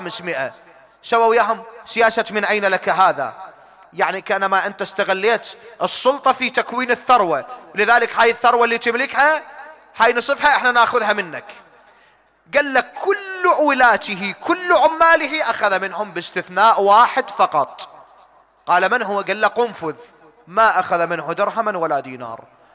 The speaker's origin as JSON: {"language": "Arabic", "country": "Iraq", "said": "سواء في بلدنا العراق"}